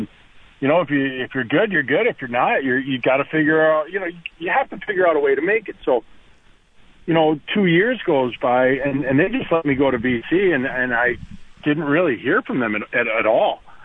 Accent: Wilbraham, Massachusetts, United States; also born or lived in Worcester; Actually, I was born in Worcester, as you say, in Massachusetts, Worcester. I lived there for a year. That's where my dad was born and raised. And then we moved out to Wilbraham when I was like a year. That Western Mass.

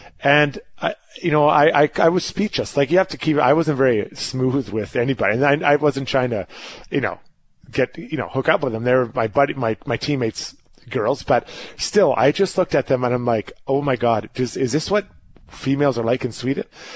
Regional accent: Edmonton, Alberta, Canada; You know, now, you got to remember, I was from Edmonton.

